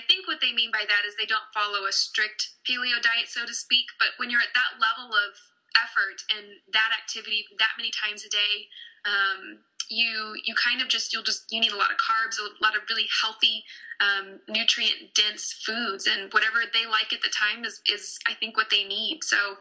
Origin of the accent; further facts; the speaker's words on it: San Antonio, Texas, United States; Obviously, I'm from San Antonio, so that's where my brain goes is tortillas and queso.